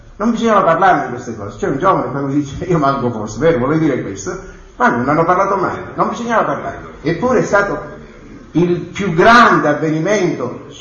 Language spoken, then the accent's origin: Italian; Milena, Sicily, Italy; nel mio paese d'origine, nella provincia di Caltanissetta, la vecchia Milocca, oggi Milena